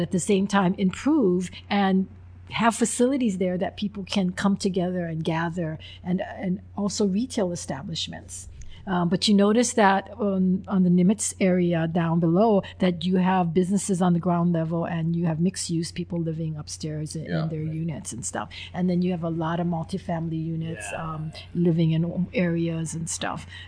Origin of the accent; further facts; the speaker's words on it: Honolulu, Hawaii, United States; I grew up in Kalipalama, but I have relatives that live in the valley, and I represent the valley area